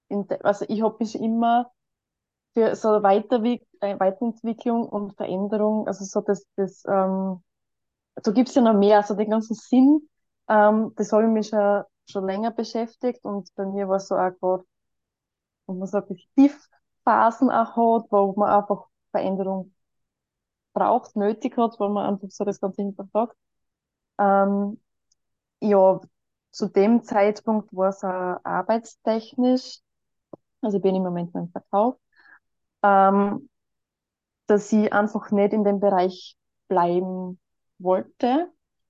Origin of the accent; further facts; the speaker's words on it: Weiz, Styria, Austria; ich komme aus Weiz, bin 33 Jahre alt